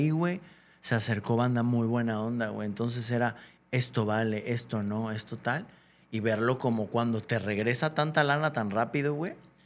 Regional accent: Mexico; Yo llego a varios países, güey, me gusta mucho viajar. Y como mexicano estás hecho a prueba de casi cualquier país.

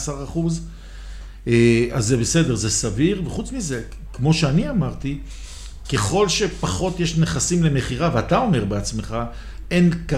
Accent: Jerusalem, Jerusalem District, Israel; לי כירושלמי שיש לי קריית יובל כן.

